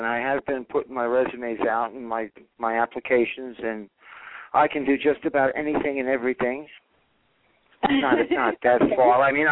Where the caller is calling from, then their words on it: Maine, United States; I'm calling from Northern Maine.